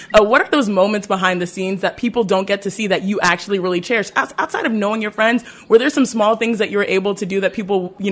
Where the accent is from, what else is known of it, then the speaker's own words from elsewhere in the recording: Houston, Texas, United States; because my hometown is, there's a lot of news and rumors coming out of there with James Harden and Russell Westbrook, you know, voicing their discontent or lack thereof because there's lack of communication with the direction the Houston Rockets are moving.